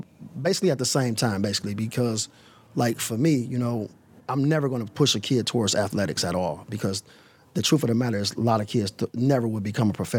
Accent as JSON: {"language": "English", "town": "Detroit", "region": "Michigan", "country": "United States", "tie": "born or raised there", "said": "I'm from Detroit East Side. I grew up in not too far from here, but close enough. East Sider my whole life, pretty much."}